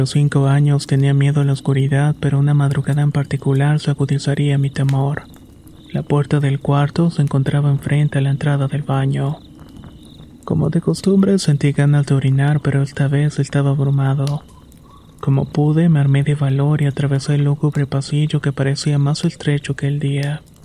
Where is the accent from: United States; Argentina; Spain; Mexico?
Mexico; Hidalgo; Soy de un pueblo de la Sierra Alta de Hidalgo.